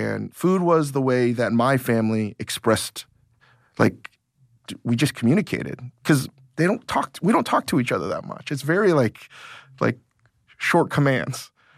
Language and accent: English; Virginia, United States; also born or lived in Asia / New York City, United States; And the fact of the matter is I grew up in Northern Virginia to Korean parents, and then I spent a lot of time in Asia and then a lot of time in New York City.